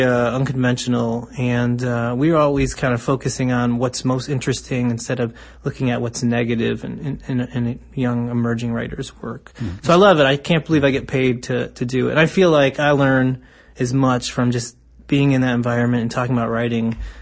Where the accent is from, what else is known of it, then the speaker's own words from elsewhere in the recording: Chicago, Illinois, United States; nobody in my neighborhood, I grew up on the South Side in Chicago, nobody really read books.